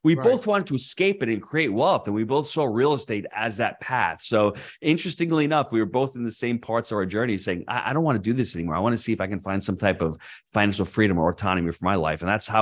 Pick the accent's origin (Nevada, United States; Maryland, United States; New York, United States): New York, United States; New York City; I moved out 6 years ago, so I'm a New Yorker. Okay. Yeah, yeah, I moved down to Florida 6 years ago